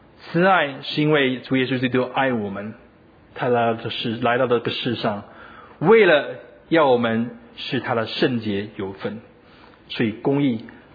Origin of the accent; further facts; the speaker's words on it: Taiwan; 像我们台湾人所说的变成老油条了